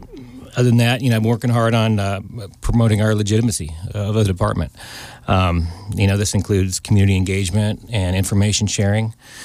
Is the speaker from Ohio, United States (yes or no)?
no; Columbia, California, United States; I'm a native of Tuolumne County. I grew up in Columbia, attended Sonora High School, and worked locally until I joined the military, U.S. Army.